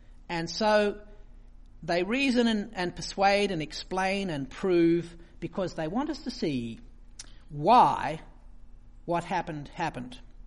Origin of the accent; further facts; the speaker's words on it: Sydney, New South Wales, Australia; all my life growing up, I grew up in Sydney in a seminary